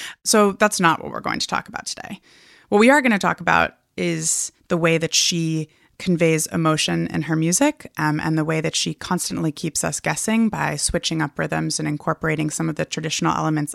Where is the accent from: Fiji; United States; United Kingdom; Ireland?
United States; Hood River, Oregon; I'm in my hometown of Hood River, Oregon.